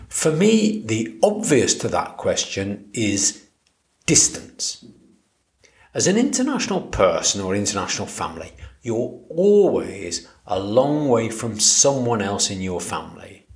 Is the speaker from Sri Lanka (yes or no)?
no; Stoke-on-Trent, West Midlands, United Kingdom; Where am I from? I'm from Stoke-on-Trent. I've no doubt about that. It's where I was